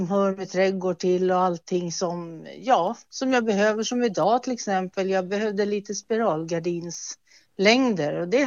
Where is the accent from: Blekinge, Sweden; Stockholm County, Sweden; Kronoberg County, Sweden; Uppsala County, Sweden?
Stockholm County, Sweden; Stockholm; moved away as an adult; Nej, jag är inte uppvuxen här. Jag och min man, vi kommer ifrån Stockholm från början.